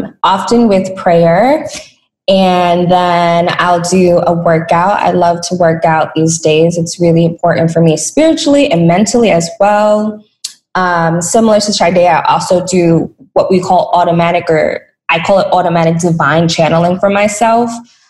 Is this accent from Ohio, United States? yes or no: no; New York, United States; I am the co-founder and COO at Black Girl Magic. I'm from New York.